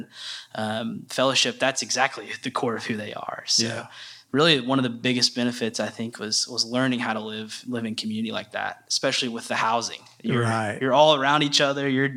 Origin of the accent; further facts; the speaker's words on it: Hot Springs, Arkansas, United States; born and raised in Hot Springs, Arkansas. So Central Arkansas is my home. I grew up in Hot Springs. It was a really fun place to grow up.